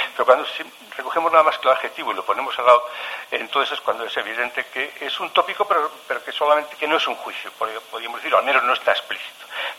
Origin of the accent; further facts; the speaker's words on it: Basque Country, Spain; cómo somos los vascos, trabajadores